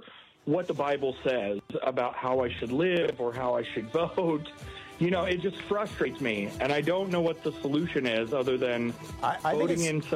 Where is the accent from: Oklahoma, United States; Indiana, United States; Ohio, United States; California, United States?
Oklahoma, United States; now in Omaha, United States; my husband and I, we we're from Oklahoma, and we fled Oklahoma like political refugees, we say, and we moved to Omaha, Nebraska, which is a wonderful blue dot in the middle of this red state.